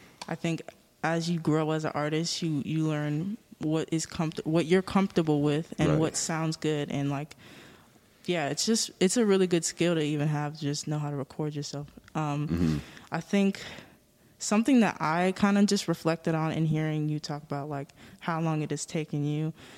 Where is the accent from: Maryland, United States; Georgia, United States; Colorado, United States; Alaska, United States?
Alaska, United States; Anchorage; I'm from Anchorage, Alaska